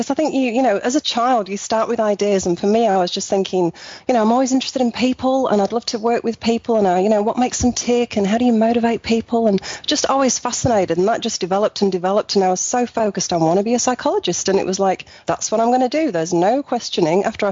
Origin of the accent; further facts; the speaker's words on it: England, United Kingdom; now in Australia; I'm from England originally